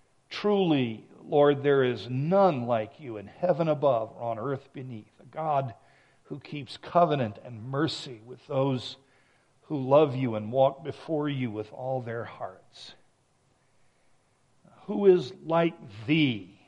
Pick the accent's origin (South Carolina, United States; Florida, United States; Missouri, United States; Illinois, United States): South Carolina, United States; now in Edmonton, Canada; I was raised in South Carolina in the States.